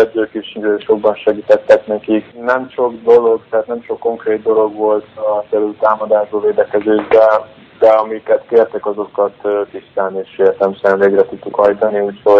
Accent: Veszprém, Veszprém County, Hungary; Veszprémben voltunk, ahol születtem, ahol éltem 20 évet, úgyhogy a családdal is tudtam találkozni.

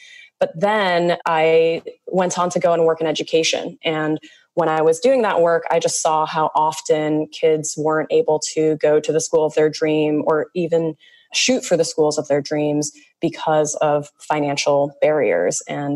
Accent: Illinois, United States; And then some other states, like my home state of Illinois, where there is a state income tax benefit, but only for the Illinois plan.

